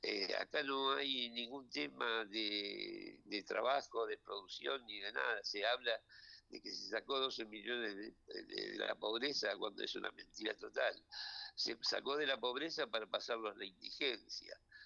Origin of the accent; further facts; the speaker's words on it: Argentina; tenemos que cambiar como argentinos, tenemos que pensar qué clase de país queremos